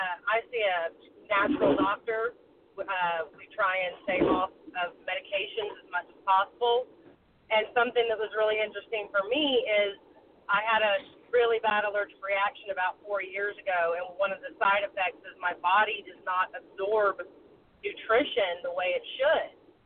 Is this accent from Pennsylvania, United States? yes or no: no; Joanna, South Carolina, United States; from South Carolina, Joanna, South Carolina.